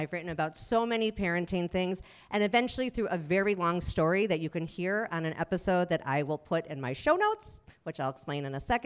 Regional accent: Highland Park, Illinois, United States; Both of us are from the area. I'm from Highland Park.

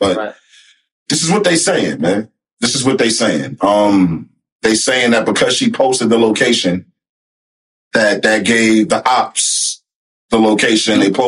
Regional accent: Newark, New Jersey, United States; It's a shame because I'm from Newark, but I should know this.

